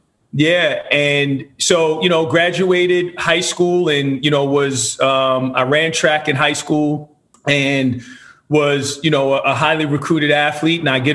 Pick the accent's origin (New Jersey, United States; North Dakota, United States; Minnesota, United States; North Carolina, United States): New Jersey, United States; Edison; born and raised in New Jersey. My dad is from Guyana, South America. Met my mother, who was a teenage mother, had my sister at 17 years old. So when my mom and dad met, my mother had a 6-month-old, and I came along 6 years later. Grew up in the Edison, New Jersey area